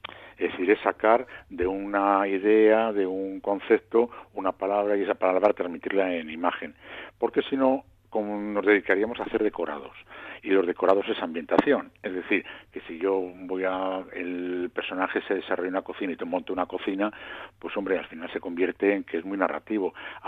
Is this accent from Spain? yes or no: yes; Portugalete, Basque Country, Spain; also born or lived in Las Arenas; Sí, pues nací en Portugalete y lo para, bueno, pues y después ya me pasaron a las Arenas, ¿verdad?